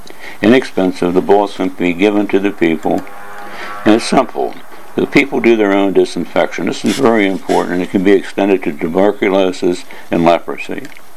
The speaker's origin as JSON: {"language": "English", "country": "United States", "lives_now": "Hong Kong", "said": "I'm an American living in Hong Kong"}